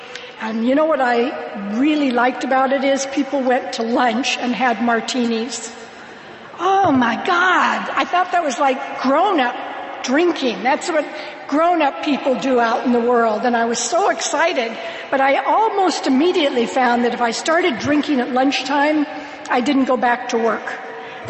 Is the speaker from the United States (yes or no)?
yes; Oakland, California, United States; So I grew up in, I was born in Oakland, California.